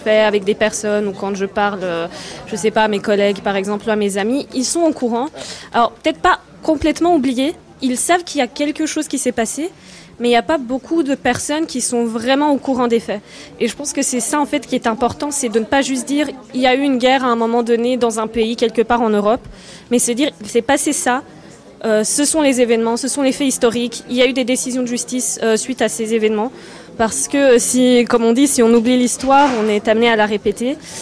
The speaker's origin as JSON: {"language": "French", "town": "Sarajevo", "region": "Federation of Bosnia and Herzegovina", "country": "Bosnia & Herzegovina", "moved": "as an adult", "lives_now": "France", "said": "Je suis originaire de Sarajevo en Bosnie-Herzégovine et j'habite en France depuis 2015. J'ai 28 ans. Je suis franco-bosnienne, naturalisée française depuis pas très longtemps."}